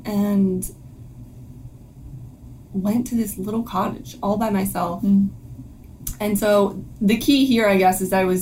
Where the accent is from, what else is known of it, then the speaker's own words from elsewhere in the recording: Pennsylvania, United States; So I was raised in Bucks County, Pennsylvania.